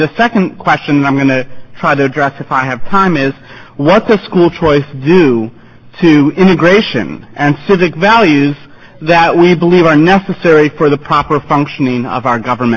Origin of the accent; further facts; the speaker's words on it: Florida, United States; I come from Broward County in Florida, where I'm proud to say my vote has been counted at least three times.